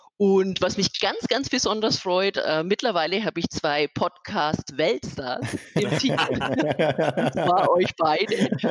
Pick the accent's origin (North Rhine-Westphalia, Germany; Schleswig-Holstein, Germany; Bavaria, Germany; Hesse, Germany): Bavaria, Germany; Nuremberg; Ich komme aus Nürnberg. Deswegen habe ich auch schon Schnee.